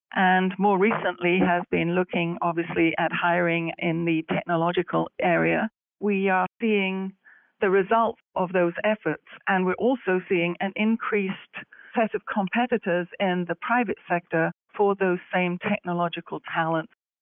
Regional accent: London, United Kingdom; moved away as an adult; now in United States; from my accent, you can probably tell that I'm originally from the UK. I was born and brought up and did all my education in London

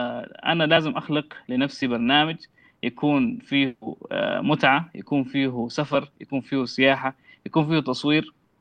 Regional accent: Riyadh, Riyadh Province, Saudi Arabia; also born or lived in Malaysia; now in Sudan; أنا بالنسبة لي طبعا عشت في السعودية حياتي كلها، كنت في الرياض بتكلم باللهجة السعودية وشوية مصري عشان في البيت، وبعدين رحت ماليزيا وعشت مع شباب سعوديين ويمنيين وبتكلموا لهجة جداوية من السعودية، فاللهجة اتلخبطت كمان.

